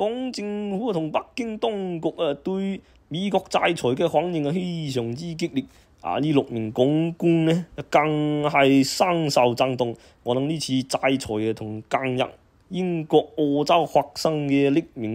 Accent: Chaozhou, Guangdong, China; 萧泽颐呢个老乡呢系我哋潮州人嚟嘅

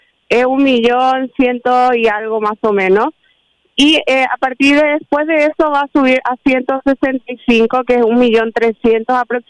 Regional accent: Paraguay; Sí, soy paraguaya viviendo en Movida Chile y trabajando en Movida Chile.

